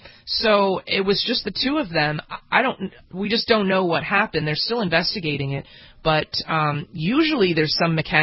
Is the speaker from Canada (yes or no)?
no; New York City, New York, United States; you know, as a New Yorker, you call Con Ed immediately.